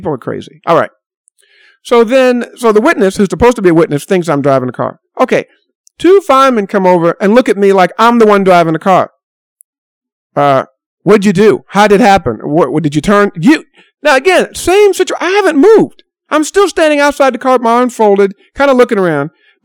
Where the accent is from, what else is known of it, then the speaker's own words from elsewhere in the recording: the South, United States; And I grew up in the South, so I know what, real racism is.